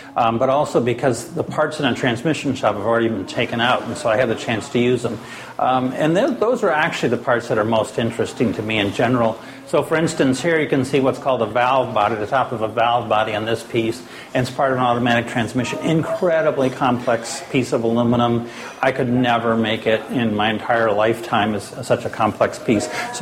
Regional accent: Maine, United States; I come from Maine originally

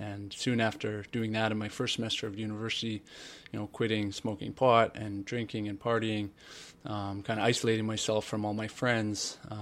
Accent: Vancouver, British Columbia, Canada; I'm 29 years old. I'm from Vancouver, BC

